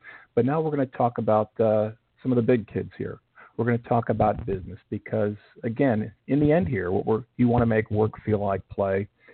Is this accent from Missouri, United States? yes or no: no; Chicago, Illinois, United States; That's pretty close. I'm from Chicago. I went to school in central Illinois, and friends that went to Iowa.